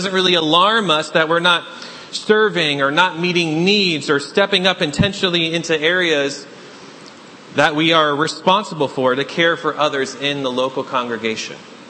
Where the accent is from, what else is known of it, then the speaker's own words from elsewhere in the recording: New Hampshire, United States; As a fellow New Englander myself, being born and raised in New Hampshire, I think we can all agree that many of us here are known for being pretty self-reliant and pretty independent, right?